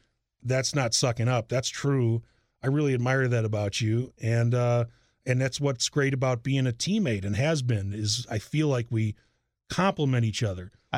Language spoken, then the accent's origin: English; Chicago, Illinois, United States; I'm a Chicagoan, and I'm glad to be back.